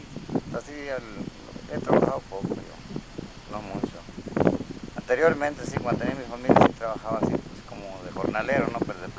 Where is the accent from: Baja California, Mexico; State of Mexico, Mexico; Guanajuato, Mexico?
Baja California, Mexico; San José de la Zorra; San José de la Zorra, nacido y criado.